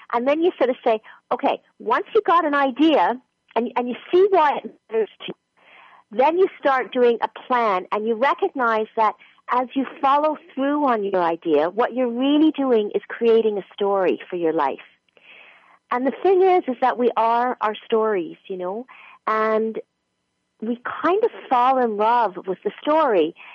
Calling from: Toronto, Ontario, Canada; I'm calling from Toronto. I'm calling from the beautiful and freezing Toronto in Canada.

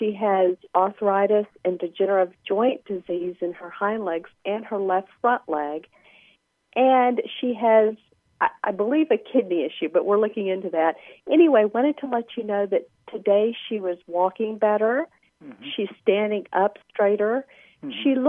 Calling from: Austin, Texas, United States; Well, I'm calling from Austin, Texas.

